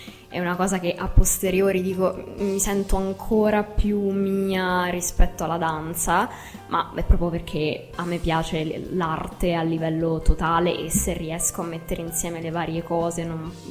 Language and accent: Italian; Abruzzo, Italy; io sono abruzzese, ho iniziato in una scuola di danza di Chieti